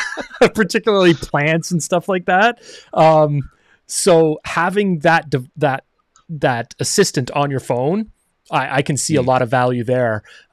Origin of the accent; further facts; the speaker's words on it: Canada; because we're Canadian.